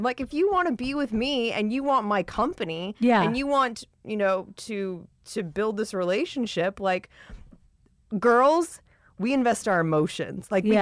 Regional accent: Ohio, United States; We're from Ohio.

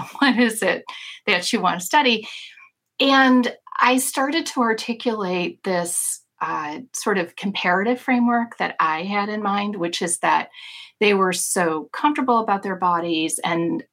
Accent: United States; which as an American, you know, college student was for me deeply unfamiliar and uncomfortable

